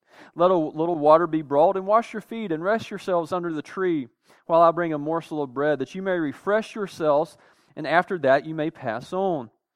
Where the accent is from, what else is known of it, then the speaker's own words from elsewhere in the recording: the South, United States; I'm a Southerner, you know, and I'm thankful for it.